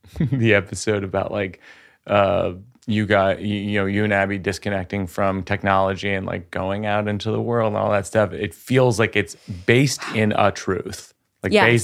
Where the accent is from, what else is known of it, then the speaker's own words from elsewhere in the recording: Massachusetts, United States; Massachusetts, like suburban Massachusetts.